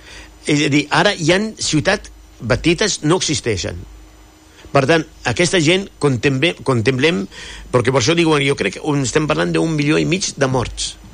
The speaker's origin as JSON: {"language": "Catalan", "country": "Syria", "said": "jo sóc orgullós de Síria pel tema originari de la cultura que ha portat"}